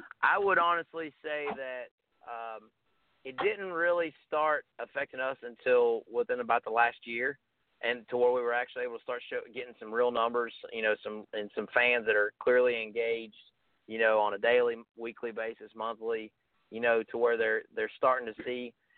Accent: West Virginia, United States; accent: Appalachian; growing up in Southern West Virginia, I've developed kind of that Appalachian accent.

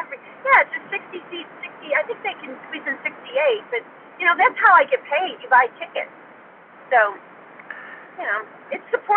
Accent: Nebraska, United States; You say Nebraska, I'm from Nebraska, is boring.

